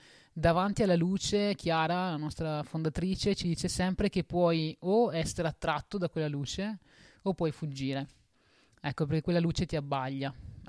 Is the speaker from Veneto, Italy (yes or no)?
yes; Vicenza, Veneto, Italy; io sono di Vicenza, quindi sono nel nord Italia